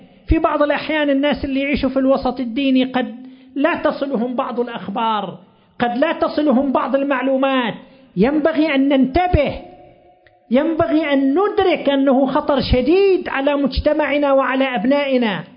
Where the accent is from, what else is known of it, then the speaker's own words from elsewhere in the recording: Qatif, Eastern Province, Saudi Arabia; تكون عندنا في القطيف